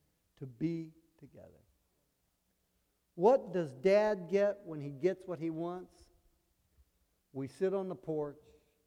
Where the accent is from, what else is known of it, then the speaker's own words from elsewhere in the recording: the South, United States; Dad had 6 kids. Now, we're from the South, but he did not need help in the fields.